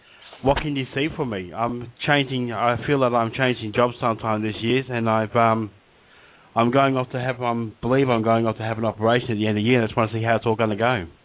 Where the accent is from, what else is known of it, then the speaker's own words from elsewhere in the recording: Western Australia, Australia; I'm from Australia, Western Australia.